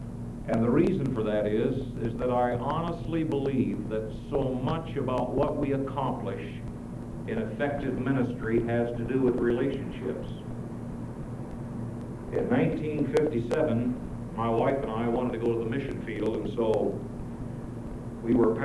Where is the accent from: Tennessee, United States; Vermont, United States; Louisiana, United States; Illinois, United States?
Illinois, United States; town in Illinois that is the dirtiest, filthiest, cruddiest town in the state of Illinois, and that's my hometown.